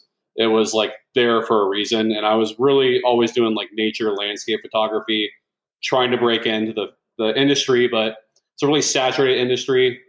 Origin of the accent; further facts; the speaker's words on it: Sacramento, California, United States; Yeah, I was born and raised in Sacramento.